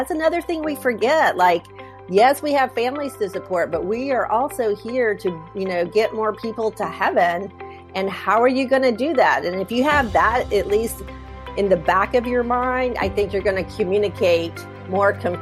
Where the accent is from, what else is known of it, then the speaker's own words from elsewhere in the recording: Atlanta, Georgia, United States; But I grew up in the Atlanta area, a very devout Baptist, then Episcopal family.